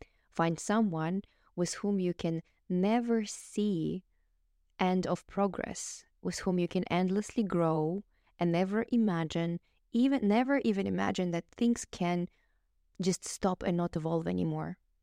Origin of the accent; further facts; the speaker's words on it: Kazakhstan; English is a second language; I'm recording it now in Kazakhstan, in my home country, in my parents' home.